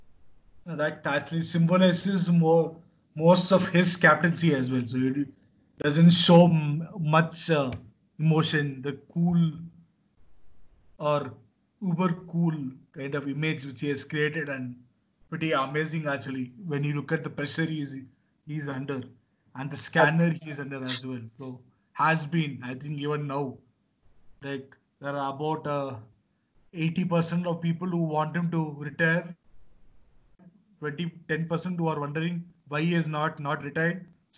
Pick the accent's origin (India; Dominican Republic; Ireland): India; So as Indian a fan or somebody who has followed the Indian T20 team's growth